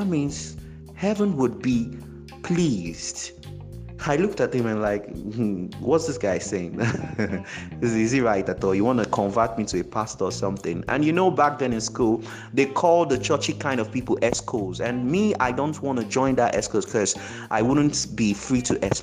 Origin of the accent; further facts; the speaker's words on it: Olo, Imo, Nigeria; I am a gospel music artist. I'm from Imo State, Olo precisely.